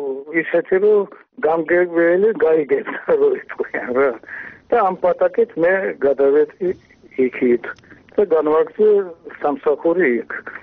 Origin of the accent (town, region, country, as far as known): Tbilisi, Georgia; born there